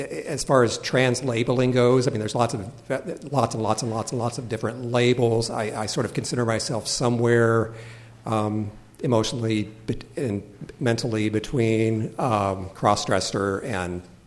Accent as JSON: {"language": "English", "region": "Texas", "country": "United States", "tie": "born or raised there", "lives_now": "Champaign-Urbana, United States", "said": "I grew up in Texas in the late 60s, early 70s"}